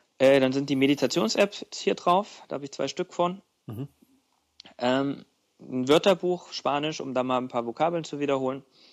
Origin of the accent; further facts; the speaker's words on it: East Germany, Germany; meine erste Fernreise als Ostdeutscher nach Hawaii